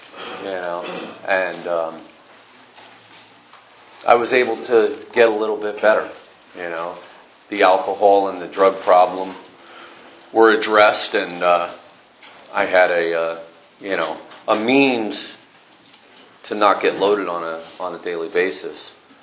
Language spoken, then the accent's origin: English; California, United States; You know, I was raised in Northern California, and I drank with my mom and I smoked pot with my dad.